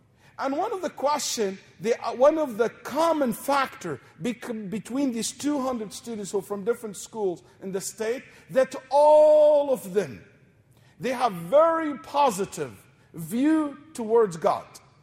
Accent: Texas, United States; I came from Texas. It's a very religious state. Very religious state.

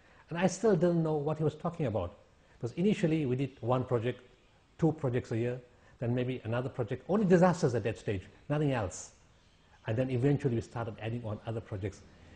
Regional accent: South Africa; We come from South Africa

